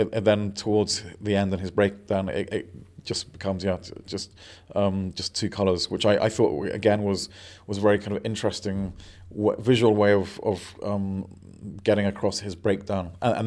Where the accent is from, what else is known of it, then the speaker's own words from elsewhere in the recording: United Kingdom; but we're British, we can do this.